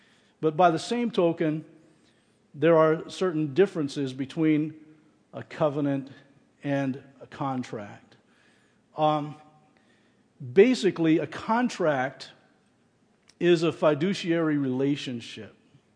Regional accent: United States; I love America. I love growing up in America.

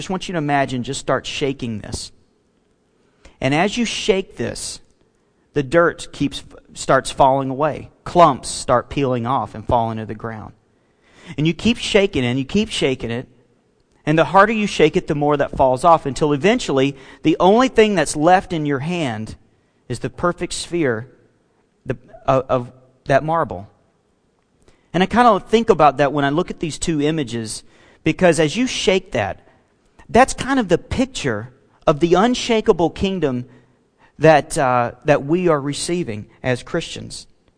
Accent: Alabama, United States; I don't know if you guys did this growing up in Missouri, if you grew up in Missouri, but down in Alabama, we always, we like to go out and make a few mud pies.

